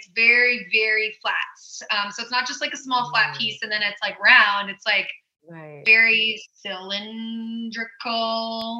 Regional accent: Elgin, Illinois, United States; And being that I was born and raised in Elgin, which is a suburb of Chicago, and my father is from the south side of Chicago, we had to get some Chicago roots.

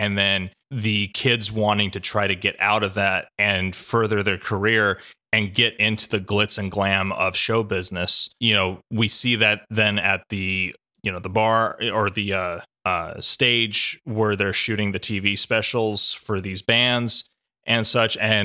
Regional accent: Australia; This is what I represent as an Australian director.

